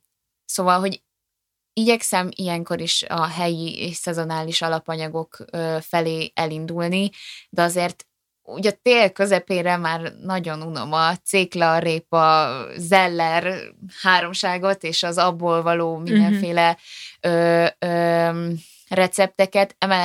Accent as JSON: {"language": "Hungarian", "country": "Hungary", "lives_now": "Budapest, Hungary", "said": "én vidéki vagyok, és a nagymamámnak, meg ismerősöknek volt ilyen hatalmas fagyasztóládájuk"}